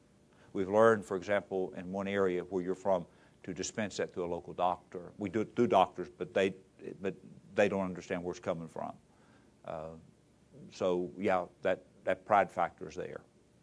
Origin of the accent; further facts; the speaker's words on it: Appalachia, United States; I may have, since I'm from Appalachia.